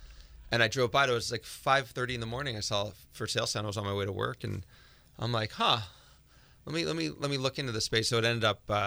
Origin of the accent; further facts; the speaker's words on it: Philadelphia, Pennsylvania, United States; And I'm from Philadelphia, and that's a long way from home.